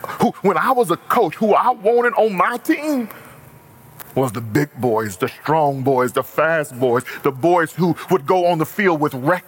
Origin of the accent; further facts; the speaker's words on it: Texas, United States; and then on top of that, I'm from Texas, okay? So we think we're it when it comes to football.